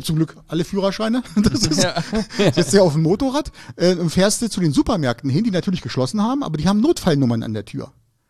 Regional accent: Hildesheim, Lower Saxony, Germany; ich komme aus Hildesheim

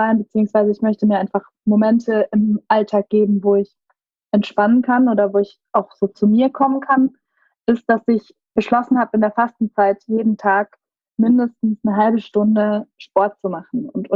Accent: Karlsruhe, Baden-Württemberg, Germany; Ich bin in Karlsruhe groß geworden, im Umkreis, in den Bergdörfern gibt es Fasching und auch Faschingsclubs, was komplett an mir vorbeigegangen ist als Kind.

